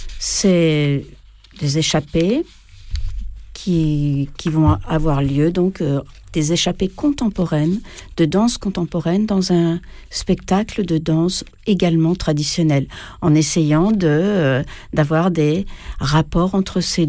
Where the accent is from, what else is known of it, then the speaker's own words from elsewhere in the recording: Paris, Île-de-France, France; Alors, moi, je suis auvergnate de Paris